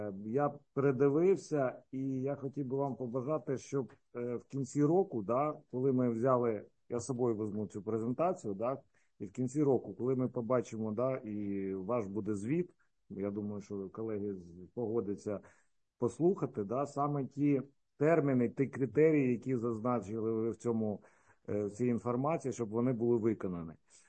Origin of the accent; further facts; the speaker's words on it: Odesa Oblast, Ukraine; Я з Одеського регіону